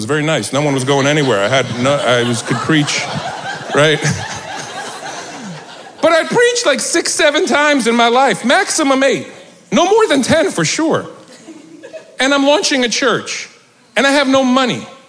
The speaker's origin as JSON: {"language": "English", "region": "New York", "country": "United States", "said": "And I'm a New Yorker. I should have known that."}